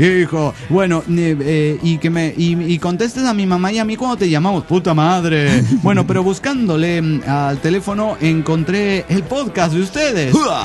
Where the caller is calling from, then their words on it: Nogales, Sonora, Mexico; soy su amigo de Nogales, Sonora